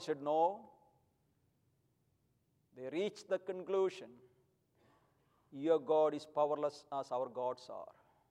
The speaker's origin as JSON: {"language": "English", "country": "India", "second_language": "English", "lives_now": "United States", "said": "I asked Dr. Vickers, and I'm from India, you know that. I don't know the American culture that well."}